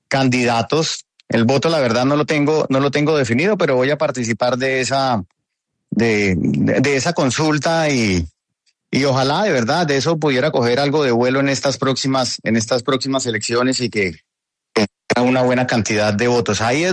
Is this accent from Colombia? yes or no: yes; Colombia; quiero participar también de esa consulta y como colombiano libre de elegir